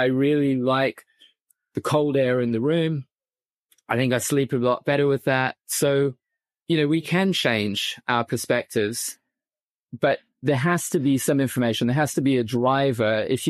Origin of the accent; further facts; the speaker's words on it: New Zealand; also born or lived in Australia; You know, years ago, I lived in Australia. I grew up in New Zealand